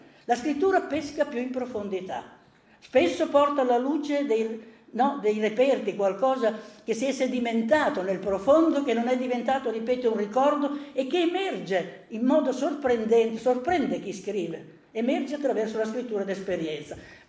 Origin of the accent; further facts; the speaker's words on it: Emilia-Romagna, Italy; io vengo dalla Romagna, due genitori, due ballerini di liscio eccezionali